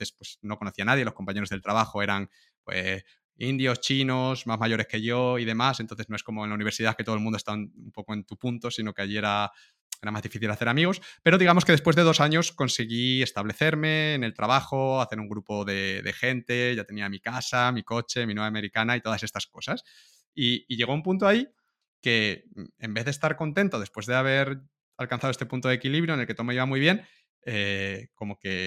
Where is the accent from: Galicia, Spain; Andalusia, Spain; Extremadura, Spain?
Extremadura, Spain; Cáceres; soy natural de Cáceres, Cáceres capital